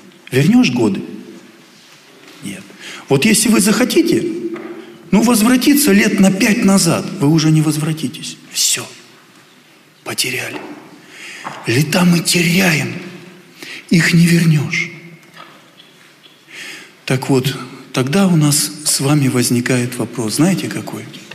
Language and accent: Russian; Protasovo, Altai Krai, Russia; Так обычно дети, подростки меня называют. Я с Алтая, с Протасова. Там живу, совершаю служение.